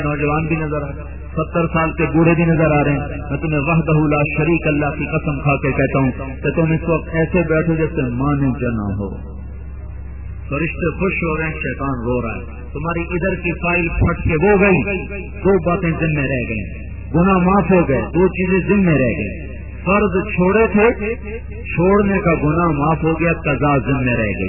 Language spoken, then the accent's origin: Urdu; Mian Channu, Punjab, Pakistan; میاں چنو مرکز ہے میرا گاؤں کا